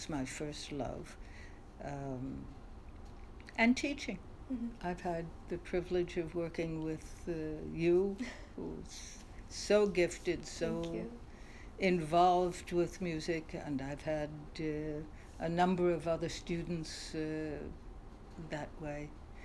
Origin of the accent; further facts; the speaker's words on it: New Haven, Connecticut, United States; Oh, my childhood was very different because I grew up in New Haven, Connecticut, mm-hmm. college town